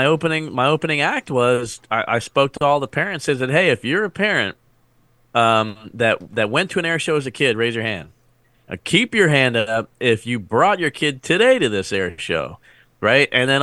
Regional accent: New Jersey, United States; growing up in South Jersey, you know, very rural, big pine trees everywhere

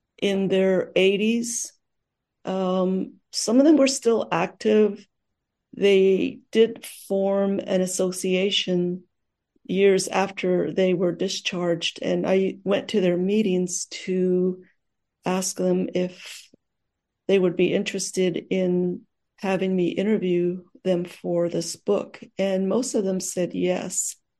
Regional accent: New Mexico, United States; first language Navajo; English is a second language; also born or lived in Arizona; I grew up on the Navajo Nation homeland in New Mexico and Arizona. And at the time when I was in school, like my father, we were forbidden to speak our language, Navajo language.

